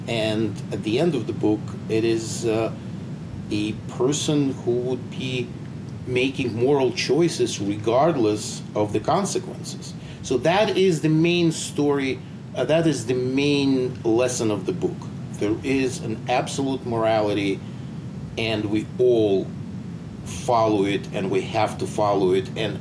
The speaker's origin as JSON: {"language": "English", "country": "Azerbaijan", "first_language": "Russian", "second_language": "English", "said": "Azerbaijan was extremely international, and my first language was Russian. I spoke Russian, and most of the people in Azerbaijan spoke Russian, especially since it was all part of the Soviet Empire, so Russian was mandatory."}